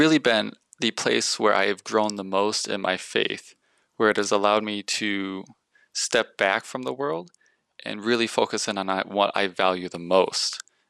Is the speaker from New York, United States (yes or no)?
no; Wisconsin, United States; I am from Nisida, Wisconsin.